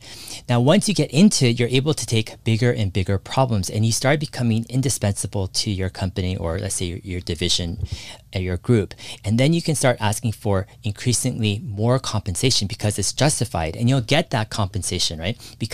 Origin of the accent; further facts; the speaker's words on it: California, United States; Personally, I grew up in Silicon Valley.